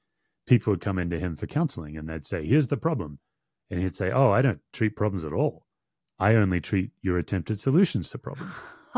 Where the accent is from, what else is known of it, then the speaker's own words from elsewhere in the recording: Australia; I say this as an Australian. If I was in Australia, I'd say Australian culture.